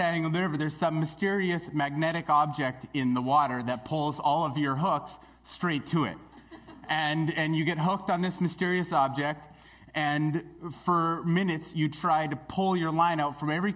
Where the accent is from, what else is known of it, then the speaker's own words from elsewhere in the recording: Smithers, British Columbia, Canada; I'm from Smithers. My family moved there when I was about five or six, and I grew up there. I graduated high school there. I love this area of British Columbia, this Pacific Northwest.